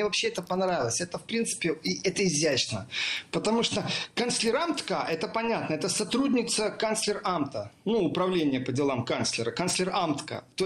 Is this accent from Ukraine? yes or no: yes; Western Ukraine, Ukraine; Позволю себе, как уроженец Западной Украины, сказать